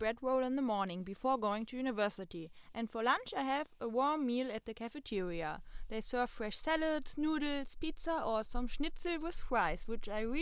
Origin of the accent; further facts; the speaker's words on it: Germany; so I guess I'll be presenting Germany today.